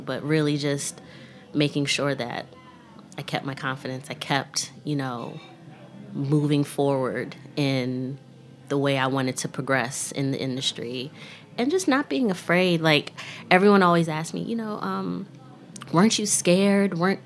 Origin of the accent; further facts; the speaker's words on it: Jamaica; being a Jamaican girl